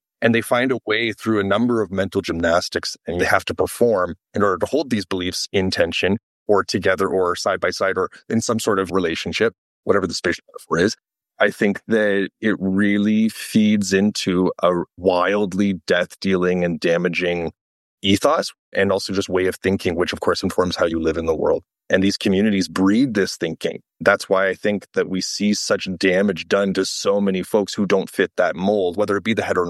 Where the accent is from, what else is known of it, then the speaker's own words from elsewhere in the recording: Toronto, Ontario, Canada; So I grew up in Toronto, Ontario, dirty riding Canadian, the youngest of 5 kids. I grew up in a family that was not a religious family.